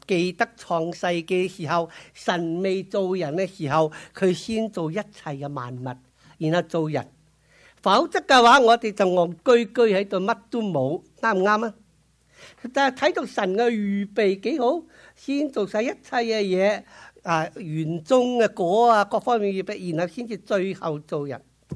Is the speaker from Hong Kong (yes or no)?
yes; Hong Kong; 香港人很特别，我都是香港来的，新年的时候呢就不准扫地